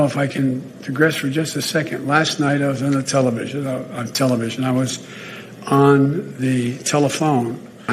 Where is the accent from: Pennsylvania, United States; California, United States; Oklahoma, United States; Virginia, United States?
Pennsylvania, United States; I'm from Pennsylvania